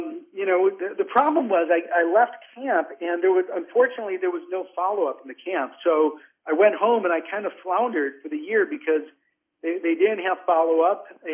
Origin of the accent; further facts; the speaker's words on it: Wisconsin, United States; I'm the youngest of eight kids. I grew up in Wisconsin. My family was Catholic.